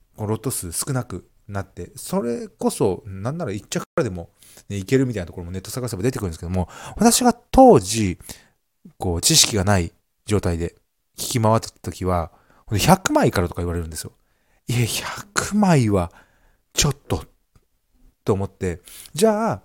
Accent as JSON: {"language": "Japanese", "region": "Okinawa", "country": "Japan", "tie": "born or raised there", "said": "私の地元沖縄県はですね"}